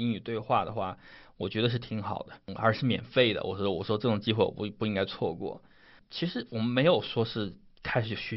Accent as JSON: {"language": "Chinese", "country": "China", "tie": "born or raised there", "said": "因为从小在国内长大嘛"}